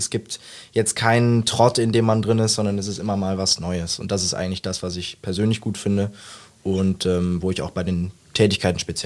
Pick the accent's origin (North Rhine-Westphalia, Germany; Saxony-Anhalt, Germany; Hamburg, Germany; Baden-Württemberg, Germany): North Rhine-Westphalia, Germany; Mönchengladbach; Ich bin kein Saarländer. Ich komme ursprünglich aus Mönchengladbach, also wohne da jetzt viele Jahre meines Lebens